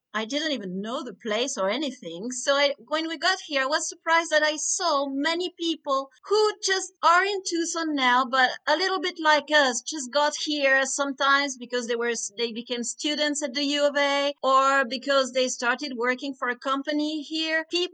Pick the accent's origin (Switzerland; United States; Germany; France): France; moved away as an adult; I was born and educated in France, where I stayed until I was about 20 years old. I studied a degree there, and this degree, being for translation, took me to different places. I went to England to live for a while, then I went back to France